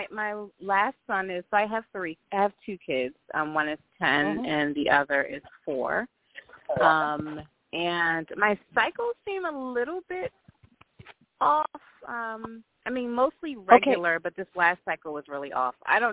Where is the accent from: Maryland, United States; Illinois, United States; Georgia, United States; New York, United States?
Maryland, United States; Baltimore; I'm from Baltimore, Maryland.